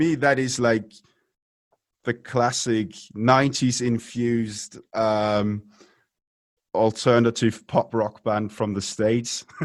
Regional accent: Wales, United Kingdom; born there; I have a Canadian ID. I was born in Wales.

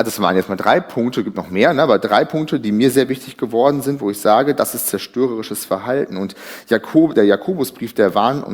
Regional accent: North Rhine-Westphalia, Germany; Im Ruhrgebiet würde man sowas Moppern nennen, wo ich herkomme.

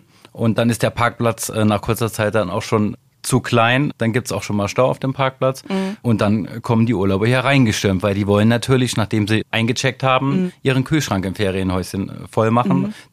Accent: Rhineland-Palatinate, Germany; also ich bin 40 Jahre alt, komme tatsächlich auch aus dem Hunsrück, also unweit von hier, circa 30 Kilometer aus Moorbach.

